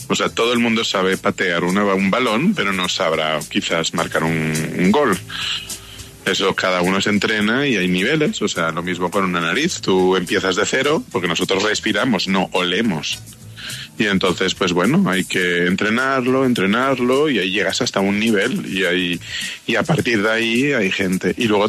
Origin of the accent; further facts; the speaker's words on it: Barcelona, Catalonia, Spain; Yo soy de Barcelona, de España, aunque, bueno, siempre he estado muy ligado, o sea, ligado a Colombia. Llevo 20 años viniendo y me encanta.